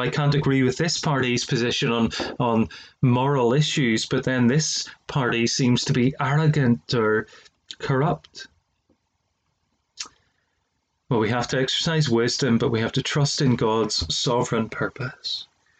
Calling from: Northern Ireland, United Kingdom; I'm speaking from Northern Ireland and the United Kingdom

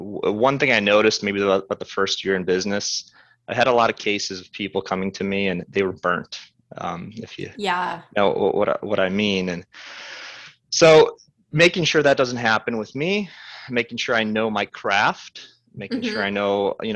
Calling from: Chicago, Illinois, United States

